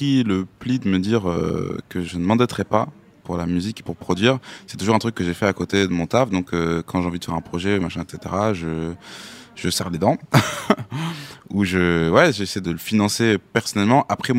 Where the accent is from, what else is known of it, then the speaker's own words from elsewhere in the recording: Amiens, Hauts-de-France, France; Donc, c'est ça ma région d'origine, donc c'est la Somme, le Nord maintenant, parce qu'il y a eu une fusion.